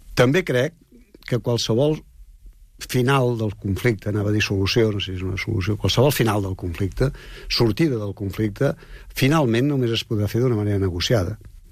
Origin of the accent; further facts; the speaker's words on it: Catalonia, Spain; El problema de la tercera via no som els catalans, que ho hem dit 150 anys que la volem.